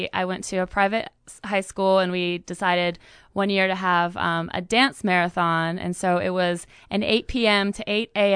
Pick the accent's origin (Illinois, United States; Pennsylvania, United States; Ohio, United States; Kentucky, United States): Pennsylvania, United States; Pittsburgh; also born or lived in New York, United States; now in Charlottesville, United States; Well, I'm originally from Pittsburgh, and my husband and I moved to Charlottesville from New York about 5 years ago.